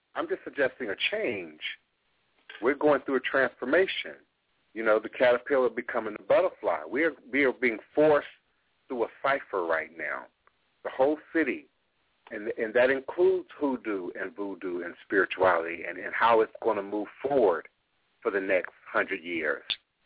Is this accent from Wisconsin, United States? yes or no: no; Chicago, Illinois, United States; born there; You know, I'm born from Chicago. I have brothers and sisters still in Chicago.